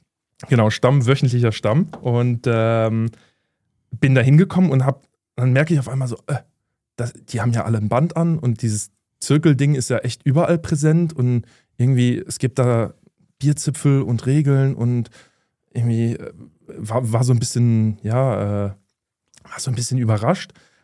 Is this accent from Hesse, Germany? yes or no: yes; Wiesbaden, Hesse, Germany; Ja, ich bin in Wiesbaden aufgewachsen, ganz genau.